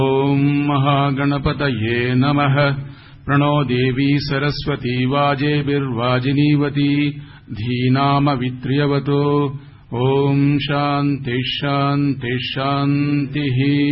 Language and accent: Hindi; South India, India; Hindi is a second language